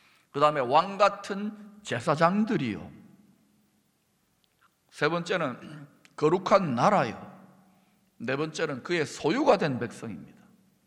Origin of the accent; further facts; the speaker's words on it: South Korea; 이 땅에 우리가 태어나 있기 때문에 저는 한국 사람